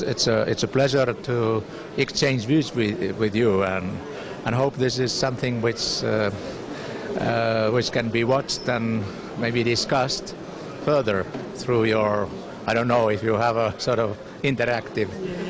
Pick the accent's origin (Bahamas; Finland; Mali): Finland; from Finland.